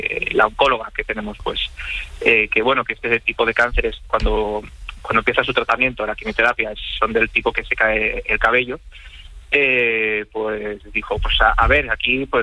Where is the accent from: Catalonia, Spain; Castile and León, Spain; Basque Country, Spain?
Catalonia, Spain; Barcelona; Al fin y al cabo, nosotros hemos nacido y crecido en Barcelona. Bueno, en las cercanías de Barcelona.